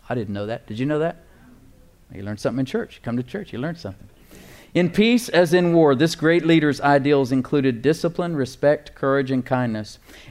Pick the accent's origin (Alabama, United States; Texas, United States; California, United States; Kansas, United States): Texas, United States; La Porte; Now, I grew up in La Porte.